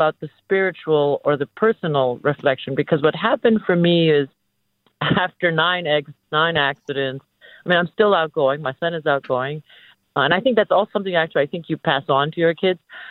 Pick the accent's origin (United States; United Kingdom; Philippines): Philippines; English is a second language; I'm also a foreigner, at least, and an immigrant. And I was Filipino, and I'm Filipino.